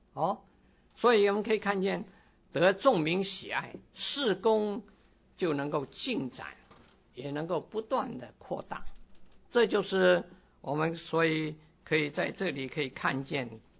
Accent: China; 我们中国人说水到渠成

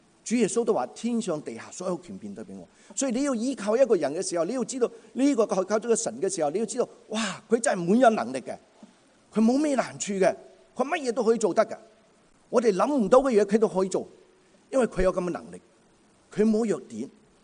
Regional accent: China; 好像就是好像我们中国人说呢

